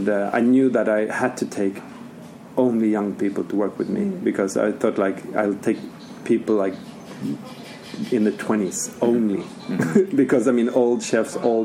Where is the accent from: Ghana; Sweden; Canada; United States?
Sweden; So every single piece of metal and wood is local from where I'm from. The tree is fruit wood from my grandparents' summer house down in southern Sweden.